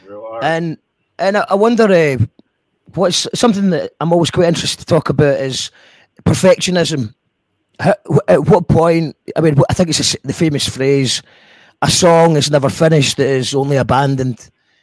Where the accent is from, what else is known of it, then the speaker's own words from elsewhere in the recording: Scotland, United Kingdom; Sorry, I'm Scottish. Sometimes I talk too fast.